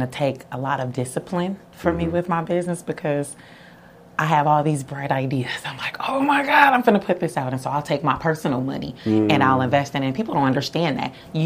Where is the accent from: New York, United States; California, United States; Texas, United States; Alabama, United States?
California, United States; Oakland; now in Los Angeles, United States; So in addition to, you know, my hometown, Oakland, I got the people in San Francisco.